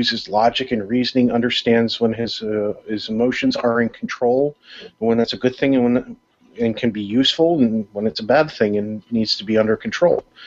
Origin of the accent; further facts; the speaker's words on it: New York, United States; also born or lived in Maryland; I was born in Maryland, actually. Raised in New York, which probably explains a lot.